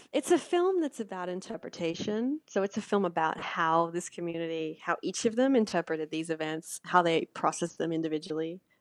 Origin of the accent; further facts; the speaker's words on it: Australia; And I think that was my fascination with it as an Australian.